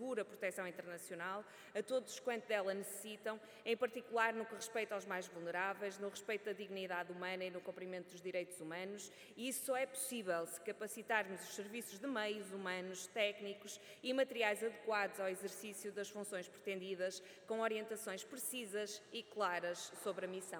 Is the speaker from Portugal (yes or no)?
yes; Portugal; que nos choca e envergonha a todos enquanto portugueses